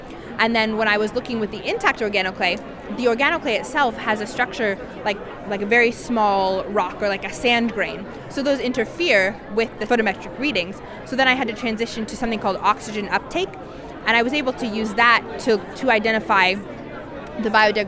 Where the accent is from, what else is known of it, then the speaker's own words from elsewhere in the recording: Portland, Oregon, United States; I'm from Portland, Oregon, and I go to Oregon Episcopal School in Portland.